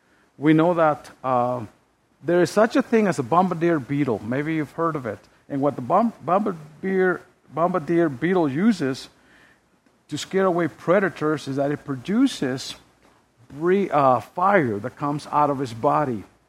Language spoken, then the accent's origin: English; New Mexico, United States; Growing up in the New Mexico desert, we have a thing called horny toads.